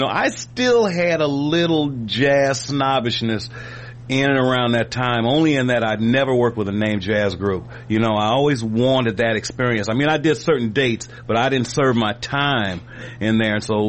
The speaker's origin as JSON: {"language": "English", "town": "San Francisco", "region": "California", "country": "United States", "tie": "born or raised there", "said": "But still, by growing up in San Francisco, I had this eagerness to try to see what was going on the other side."}